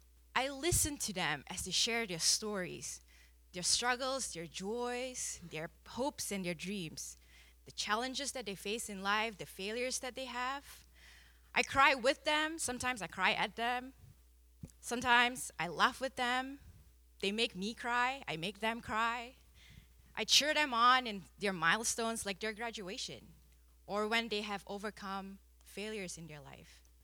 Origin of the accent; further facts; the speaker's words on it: Malaysia; now in Canada; I am Malaysian Chinese, born and raised in Malaysia. I'm bicultural, and I've lived in Canada for 11 years, and it's still counting.